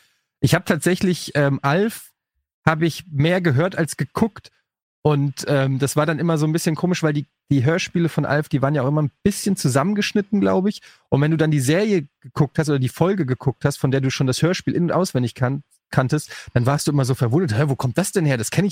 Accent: Frankfurt, Hesse, Germany; ich komme ja aus Frankfurt

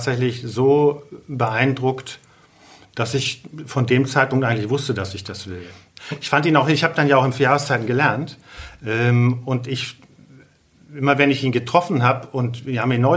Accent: North Rhine-Westphalia, Germany; born there; Ich bin im Sauerland geboren, das ist jetzt auch raus. Das ist ein absoluter Makel auf meinem Lebenslauf, aber jetzt mit 58 kann ich mir das erlauben, das zu sagen.

